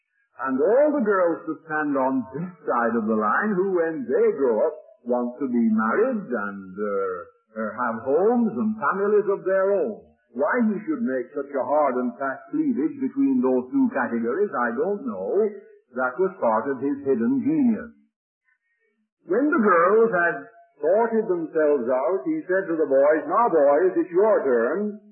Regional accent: England, United Kingdom; now in Edinburgh, United Kingdom; We are not Scottish, we are English, but we lived 20 years in Scotland

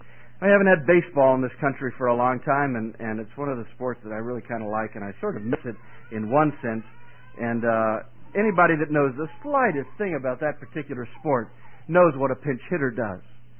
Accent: Pennsylvania, United States; I heard on the CB radio an accident on the Pennsylvania Turnpike, and I was in my old home state, and so I knew that I could detour around.

